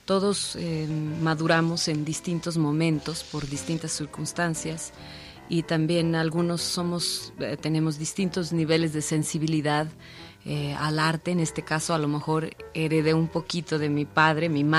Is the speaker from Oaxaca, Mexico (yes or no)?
yes; Oaxaca, Mexico; Pues, por un lado, crecí en la Mixteca Alta de Oaxaca y...